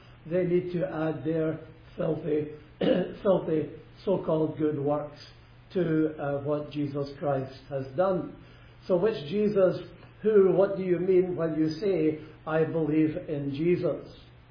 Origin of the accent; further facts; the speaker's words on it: Glasgow, Scotland, United Kingdom; Going back over 70 years ago, when I grew up in Glasgow, you could have assumed then, more or less, the entire nation were church-going people.